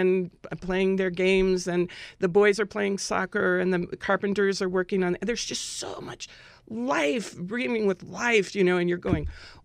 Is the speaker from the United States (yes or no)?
yes; United States; I am an American. I grew up here.